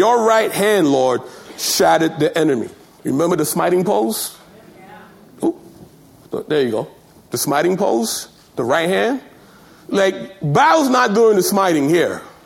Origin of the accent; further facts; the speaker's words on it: New York City, New York, United States; I'm born and raised in New York.